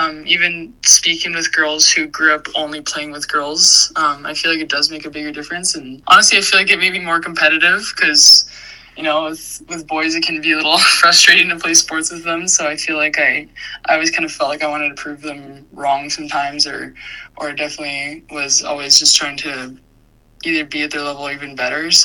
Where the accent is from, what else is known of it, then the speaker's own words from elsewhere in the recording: Inuvik, Northwest Territories, Canada; now in Nunavut, Canada; I'm from Inuit Northeast Territories, and I'm in Nunavut.